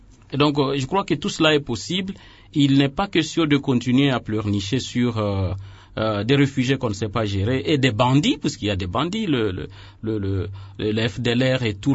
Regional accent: North Kivu, DR Congo; je suis originaire du Nord Kivu. Depuis mon enfance, je souffre des affres des réfugiés rwandais

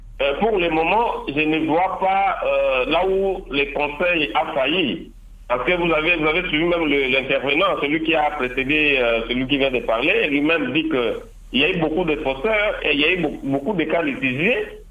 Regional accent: Bikoro, Équateur, DR Congo; On ne peut pas aller former les gens en Ganadjika ou chez moi à Bikoro là-bas ou en Bandakano ou à Gemena.

